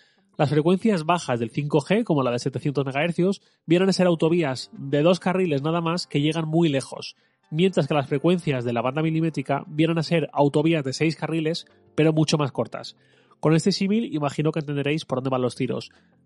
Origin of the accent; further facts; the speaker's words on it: Valencian Community, Spain; Yo como valenciano pienso, por ejemplo, en las mascletas del mes de marzo en Valencia